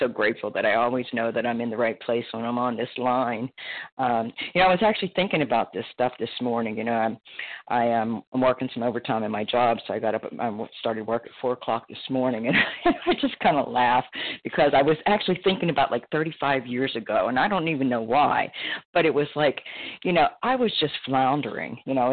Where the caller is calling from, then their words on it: Florida, United States; recovered compulsive eater, anorexic in Florida.